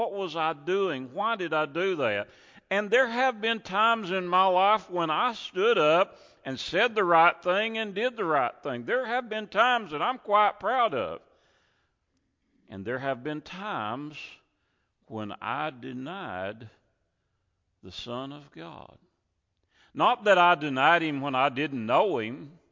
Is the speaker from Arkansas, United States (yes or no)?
yes; Arkansas, United States; Now, I'm from Arkansas.